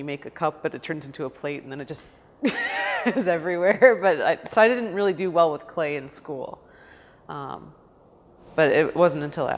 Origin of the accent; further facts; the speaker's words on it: Delafield, Wisconsin, United States; also born or lived in Milwaukee; Well, I grew up in Milwaukee and then I moved out to Delafield, which is just between Madison and Milwaukee. So, and that's where I spent most of my time as a child.